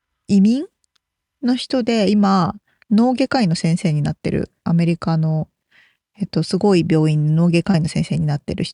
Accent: Yamanashi, Japan; accent: Koshu dialect; 私は甲州弁で話します。

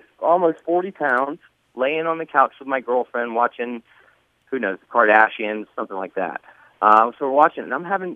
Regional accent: Georgia, United States; You know, I'm from Georgia, so he's Pawpaw.

